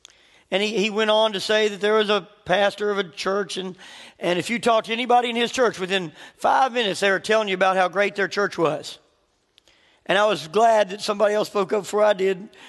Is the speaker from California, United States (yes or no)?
no; Memphis, Tennessee, United States; You know, when I grew up in Memphis.